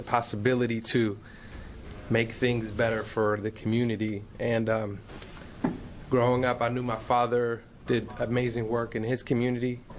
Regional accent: Beaverton, Oregon, United States; I'm from Beaverton, Oregon, and that's kind of where I grew up.

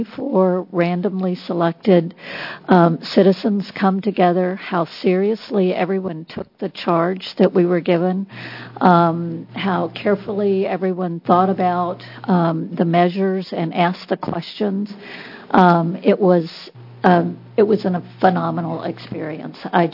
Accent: Tigard, Oregon, United States

